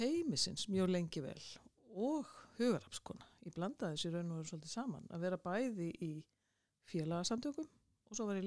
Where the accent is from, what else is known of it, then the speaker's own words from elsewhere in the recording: Mosfellsbær, Capital Region, Iceland; ég alinn upp við Reykjalund í Mósellssveitinni. Ég kallaði ennþá Mósellssveit.